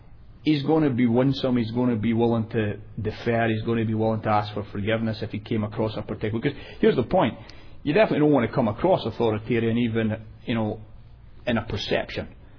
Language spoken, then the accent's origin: English; Scotland, United Kingdom; now in California, United States; as a Scotsman, particularly coming into California